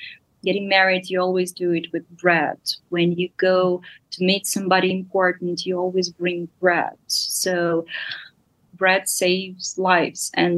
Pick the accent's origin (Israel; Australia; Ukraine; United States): Ukraine; Kyiv; Yes, I grew up in Kyiv.